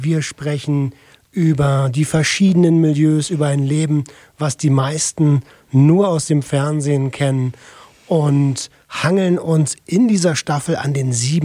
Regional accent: Berlin, Germany; Ich komme aus Berlin. Habe als Jugendlicher relativ perspektivlos gelebt

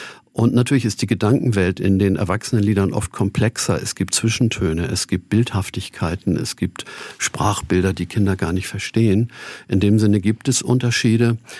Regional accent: Hamburg, Germany; Hamburg ist meine Heimatstadt und ich möchte auch keine andere haben.

